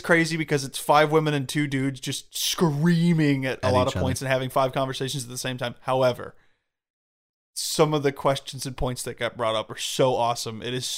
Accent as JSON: {"language": "English", "country": "United States", "said": "It doesn't matter. I'm American."}